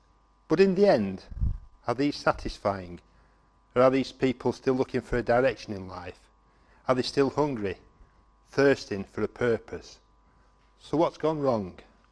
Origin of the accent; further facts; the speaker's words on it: England, United Kingdom; accent: northern; I thought, my northern accent, how am I going to do?